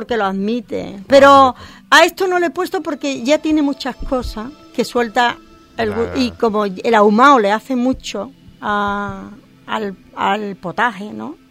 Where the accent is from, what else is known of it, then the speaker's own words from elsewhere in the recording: Andalusia, Spain; Porque, hijo, yo soy andaluza.